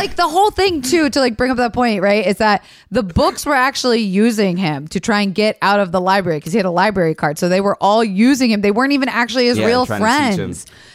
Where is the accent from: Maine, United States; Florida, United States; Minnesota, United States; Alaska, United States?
Florida, United States; but I'm from Florida, and I have an interesting relationship with my parents.